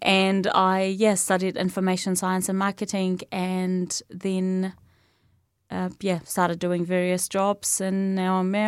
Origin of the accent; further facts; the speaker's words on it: Hebron, West Bank, Palestine; moved away; I was born in 1995 in Palestine, in Hebron.